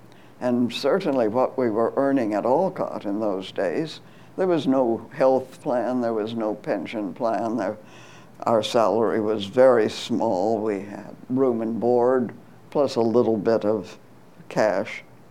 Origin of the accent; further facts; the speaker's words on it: England, United Kingdom; and the endless cups of tea, of course, being English.